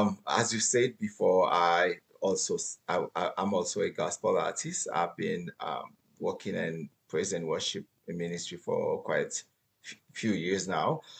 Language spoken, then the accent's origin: English; Haiti; moved away as an adult; I was born in Haiti. Raised in Haiti, and after high school, I went to Latin America to study medicine